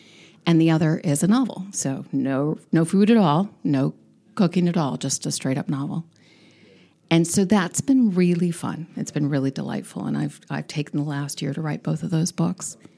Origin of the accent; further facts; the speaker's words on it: San Diego, California, United States; So Mexico is my chosen home. I mean, it really is. I grew up on the border.